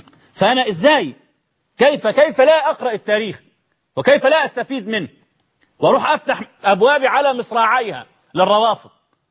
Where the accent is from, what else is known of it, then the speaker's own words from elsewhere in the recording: Egypt; ولا عايزين مش طمعين في كاسين خمر عندنا في مصر عندهم ما يغني عن ذلك